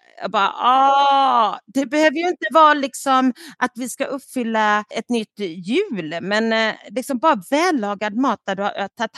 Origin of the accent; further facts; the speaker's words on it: Sweden; så frågade han mig, var är du ifrån? Ja, Sverige.